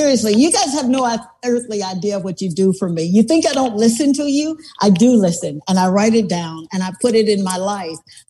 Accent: Columbus, Mississippi, United States; But how do you tell someone who's living in small town Mississippi? We're from Columbus, Mississippi.

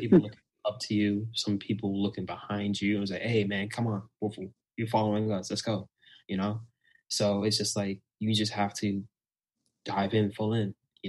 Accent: Miami, Florida, United States; I'm from Miami.

